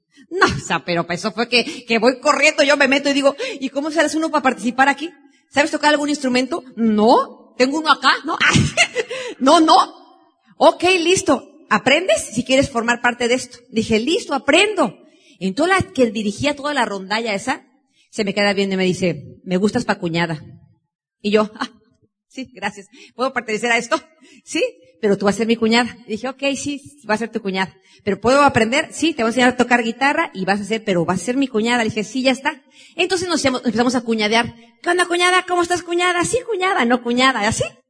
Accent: Mexico City, Mexico; also born or lived in Tenancingo; O sea que yo me crié en la Ciudad de México, ahí vivimos hasta la edad de 12 años

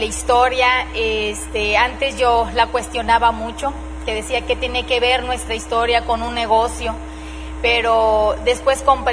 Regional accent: Ciudad Obregón, Sonora, Mexico; donde la matriz estaba en Ciudad Obregón, de donde somos nosotros, de Sonora.

